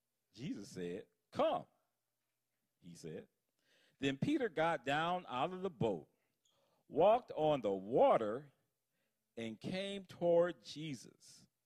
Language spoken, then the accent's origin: English; Patmos, South Aegean, Greece; You know, I'm from Patmos. Amen for Patmos. Amen. A lot of message of hope has come out of Patmos.